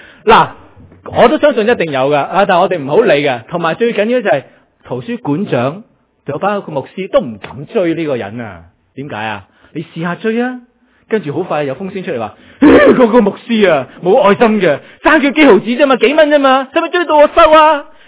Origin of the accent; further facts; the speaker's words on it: China; 凡事都或者我中国人咧有个特色就话，凡事都得喺良心就得啦。